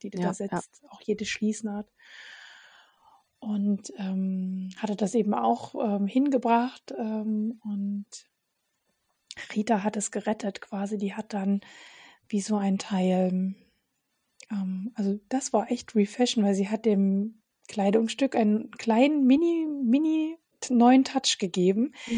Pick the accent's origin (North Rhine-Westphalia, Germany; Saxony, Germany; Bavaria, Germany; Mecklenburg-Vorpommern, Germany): Saxony, Germany; Radebeul; Also liebe Grüße an die Rita nach Radebeul. Das ist nämlich die Änderungsschneiderin aus dem Ort, wo ich groß geworden bin.